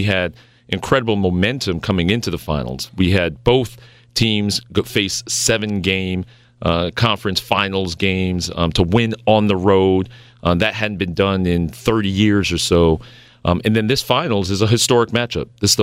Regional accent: Brooklyn, New York, United States; I grew up in East Flatbush, New York Avenue. My mom and dad still live in the same house I grew up in.

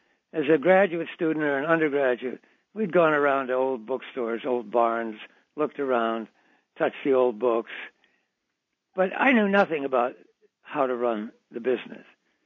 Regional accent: Three Oaks, Michigan, United States; We often vacationed near my hometown of Three Oaks, Michigan, and always tried to find a place near the lake.

